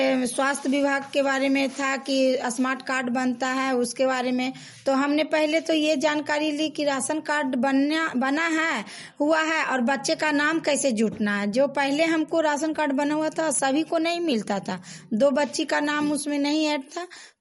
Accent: Nagarnausa, Bihar, India; मैं नगर नौसा की रहने वाली हूँ।

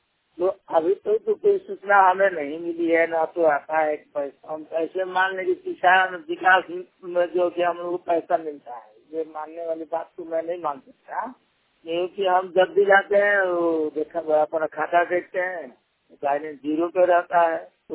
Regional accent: Siwan, Bihar, India; ग्राम गुलर बाजार post English जिला सिवान बिहार के निवासी हूँ

